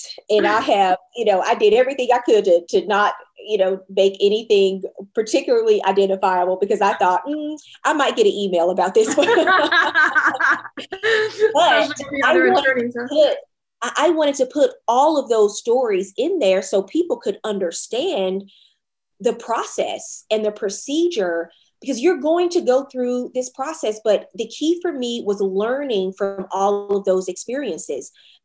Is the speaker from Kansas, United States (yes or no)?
no; Louisiana, United States; moved away as an adult; now in New York, United States; And I moved from Louisiana to New York. So I started really dating when I moved to New York City.